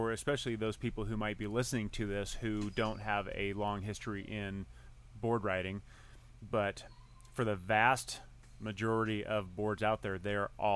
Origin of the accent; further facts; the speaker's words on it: San Diego, California, United States; Well, I have memories of growing up in San Diego surfing